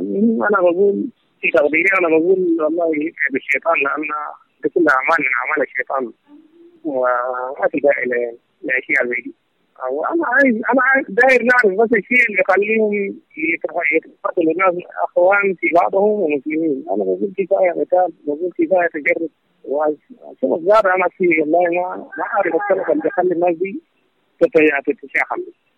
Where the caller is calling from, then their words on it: Khartoum, Sudan; من الخرطوم أنا ساكن من الخرطوم